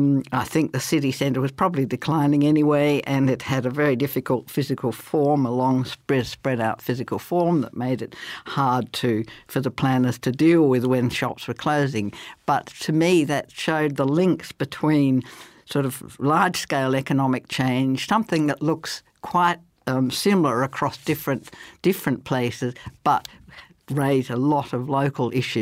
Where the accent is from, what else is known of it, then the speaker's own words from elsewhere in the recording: Melbourne, Victoria, Australia; accent: Australian; now in Sheffield, United Kingdom; as you can hear, I'm Australian, when I first came to Sheffield, because that threw up lots of interesting examples of how it was different and yet similar to where I'd come from in Melbourne.